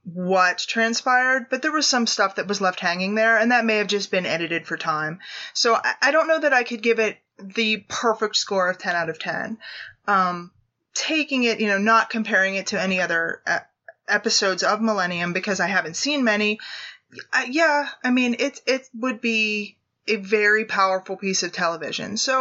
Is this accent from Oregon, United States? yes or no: no; Pittsburgh, Pennsylvania, United States; I'm originally from Pittsburgh, so I'm a Yinzer.